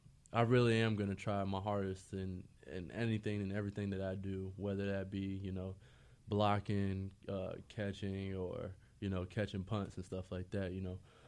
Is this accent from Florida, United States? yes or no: yes; Florida, United States; I mean, that's just because we're all from Florida and stuff like that.